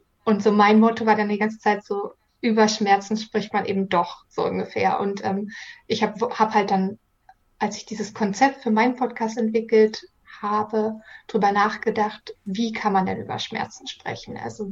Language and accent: German; Berlin, Germany; born there; moved away; also born or lived in France / Sweden; Und ich bin Anfang 30, ich bin ursprünglich in Berlin geboren, habe dann viele Jahre im Ausland gelebt, Frankreich und Schweden vor allem